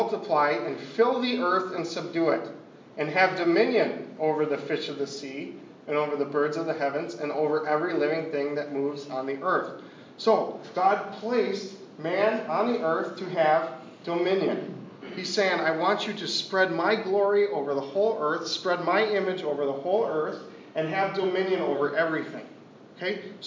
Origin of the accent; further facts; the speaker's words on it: Wisconsin, United States; This is damage in my hometown in southern Wisconsin from a tornado.